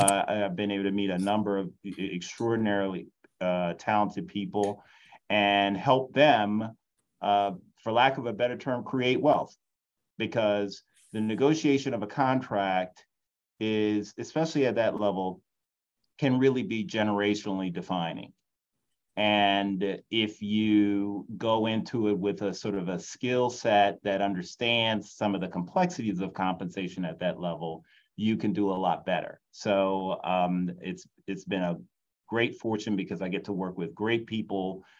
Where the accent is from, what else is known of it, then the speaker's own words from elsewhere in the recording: Louisiana, United States; we're both from Louisiana. You know, I grew up with guys who graduated from high school and went offshore the next day.